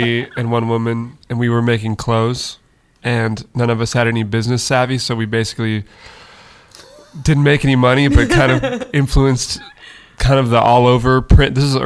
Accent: Ventura, California, United States; Oh. I'm from Ventura, yeah. Ooh. Beautiful city.

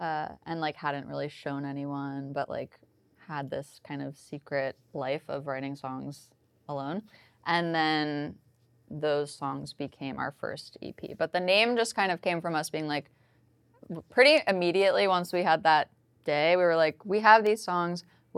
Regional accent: New York, United States; We met in acting school at Tisch at NYU, and I grew up in New York, and Minna grew up in New Orleans

